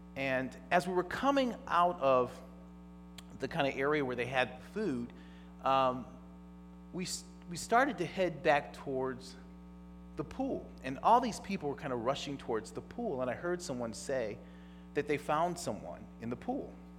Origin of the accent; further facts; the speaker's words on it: Toledo, Ohio, United States; I had a chance to go back to my hometown. I grew up in Toledo, Ohio, and I was there for my 30th high school reunion.